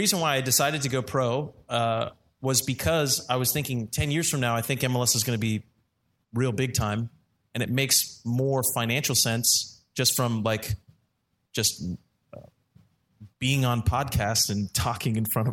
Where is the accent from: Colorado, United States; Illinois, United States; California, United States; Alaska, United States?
California, United States; Bakersfield; Okay, so I'm from Bakersfield, California, which is like the mecca of soccer development, clearly.